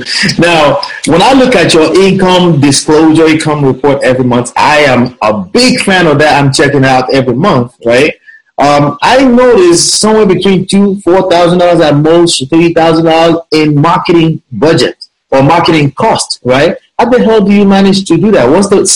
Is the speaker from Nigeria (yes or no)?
yes; Nigeria; I'm from Nigeria. My parents are from Nigeria.